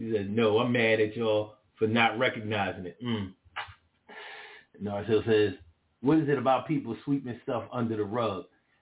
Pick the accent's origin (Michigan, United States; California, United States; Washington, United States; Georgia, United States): Michigan, United States; Detroit; Back then I'm from Detroit, so you know, I mean, I grew up being a pimp.